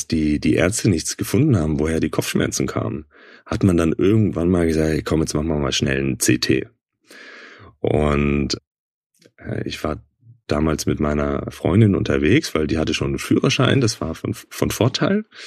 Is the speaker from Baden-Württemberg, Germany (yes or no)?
yes; Baden-Württemberg, Germany; Das war hier, wo ich aufgewachsen bin in Süddeutschland